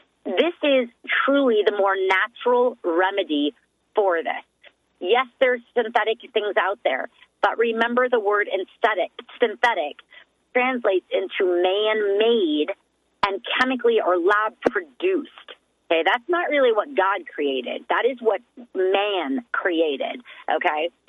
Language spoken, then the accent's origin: English; Scotland, United Kingdom; For me, I'm a gal who's wired hard. I'm Scottish. I'm very fiery.